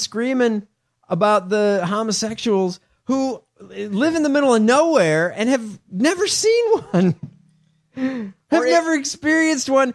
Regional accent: Midwest, United States; This hasn't been where I grew up in the Midwest.

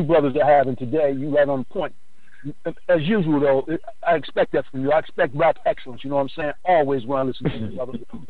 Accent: Brooklyn, New York, United States; I was raised in Brooklyn, so I always knew what Jews were about.

